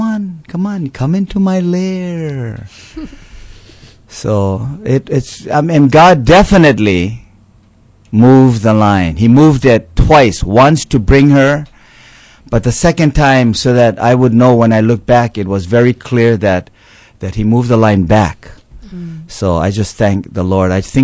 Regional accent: Palolo Valley, Hawaii, United States; Paoa Valley. And then went to Roosevelt, University of Hawaii, and on the beaches, surfing.

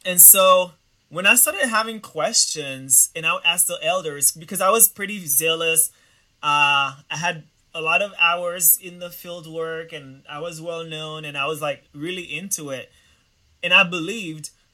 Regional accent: Boston, Massachusetts, United States; I'm from Boston, so it's pretty small.

